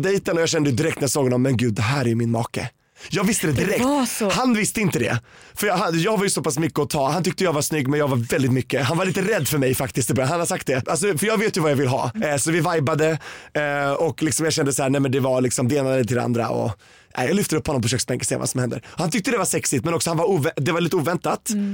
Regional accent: Sweden; Men då för mig som svensk liksom regnbågs multikultig person liksom bara mångfald i alla dess slag blev det en jättekrock faktiskt.

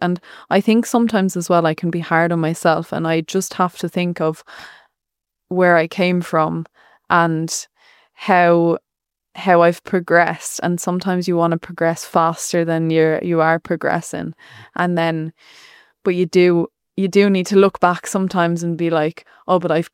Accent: Ireland; not to just think that, oh, we're Irish cyclists, we can only do this.

